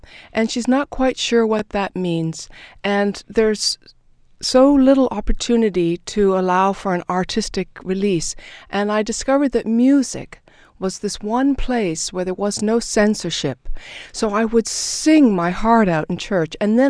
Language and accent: English; Toronto, Ontario, Canada; Well, we grew up in Toronto, and at that time, it was considered a mission church